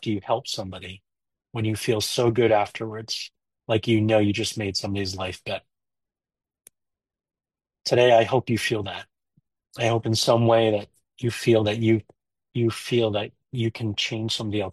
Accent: Connecticut, United States; Josh Piver was a 23-year-old young man who was from my hometown in Connecticut, and he perished in 9/11 in New York.

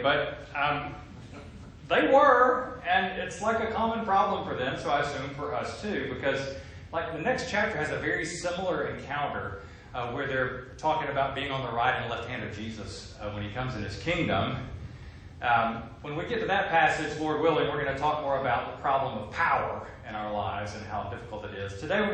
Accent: Southern United States, United States; And I don't know, as a Southerner, I have trouble picturing like how they did this.

